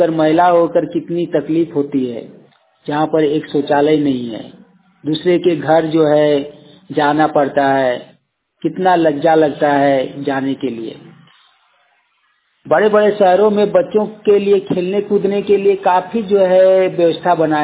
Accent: Kasmar, Jharkhand, India; कसमार बोकारो से हूँ।

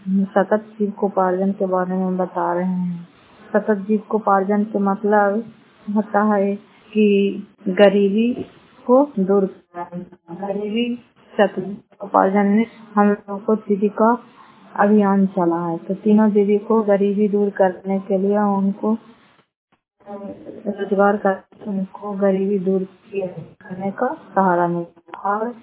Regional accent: Fatehpur, Bihar, India; घर फतेहपुर पंचायत मकरौदा जिला नालंदा क्षेत्र ब्लॉक की निवासी हूँ।

